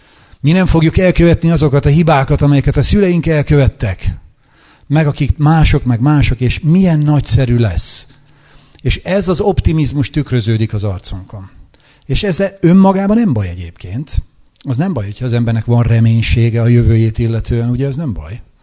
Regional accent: Győr-Moson-Sopron, Hungary; Ez a mi esküvői képünk a szülőfalomban, én a Szigetközből származom

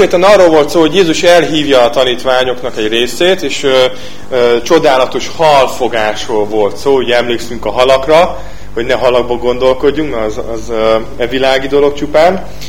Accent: Debrecen, Hajdú-Bihar, Hungary; Emlékszem, amikor gyerek voltam, voltak ilyen Lenin szobrok Debrecenben

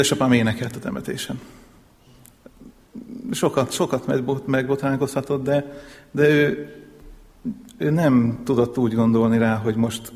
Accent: Kiskőrös, Bács-Kiskun, Hungary; Kiskörösön születtem, ott is nevelkedtem

